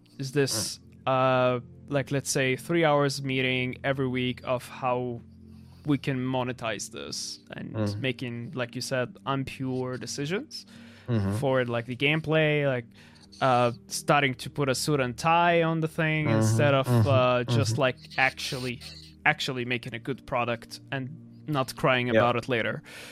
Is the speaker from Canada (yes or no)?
no; Syria; Like, I come like from Syria.